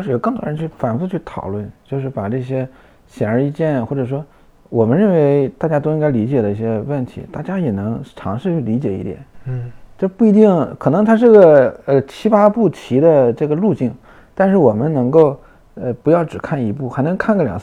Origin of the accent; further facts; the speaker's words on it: Northeast China, China; 我们老家东北